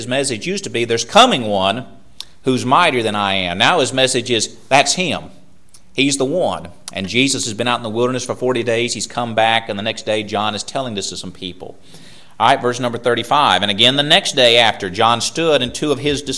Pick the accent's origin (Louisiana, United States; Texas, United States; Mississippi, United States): Mississippi, United States; accent: Southern; also born or lived in Utah; I sound like a Southerner. I was raised as one, but I was born in Utah. My daddy was career military, so we went a little bit of everywhere until he retired, and he picked the great state of Mississippi to settle down in, which was his home state.